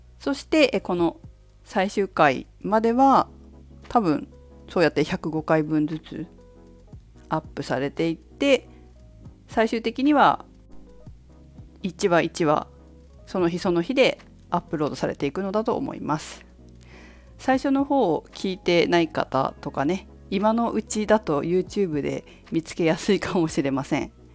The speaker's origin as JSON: {"language": "Japanese", "region": "Fukushima", "country": "Japan", "said": "私は福島県福島市出身で、"}